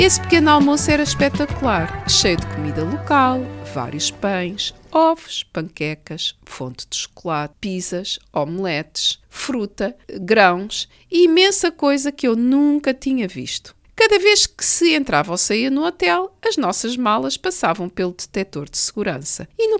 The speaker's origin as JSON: {"language": "Portuguese", "region": "Porto", "country": "Portugal", "tie": "born or raised there", "said": "a minha infância na Avenida do Brasil, na Foz do Douro, em frente ao mar"}